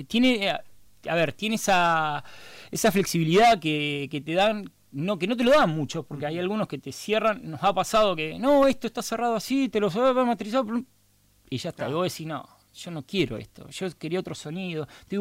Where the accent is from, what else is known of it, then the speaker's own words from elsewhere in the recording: Santa Fe, Argentina; Nosotros somos bien santafesinos. Estamos criados acá, somos todos muchachos ya grandes de acá, de Santa Fe.